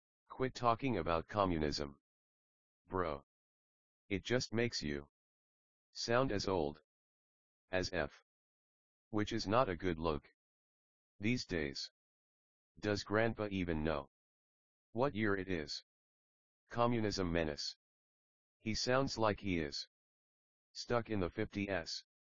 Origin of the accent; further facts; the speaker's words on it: Berkeley, California, United States; Although I grew up in Berkeley